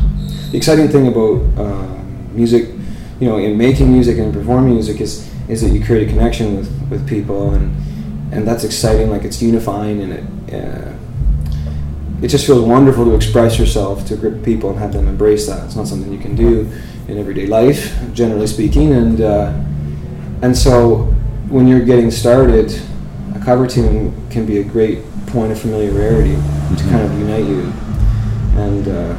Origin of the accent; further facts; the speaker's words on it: Truro, Nova Scotia, Canada; Well, I grew up in Truro, which is about 45 minutes from Halifax.